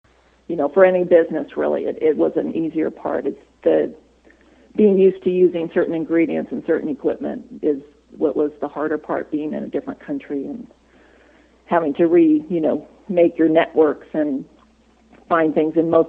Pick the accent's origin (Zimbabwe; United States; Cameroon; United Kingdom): United States; California; a lot of the things that, you know, I had growing up in California.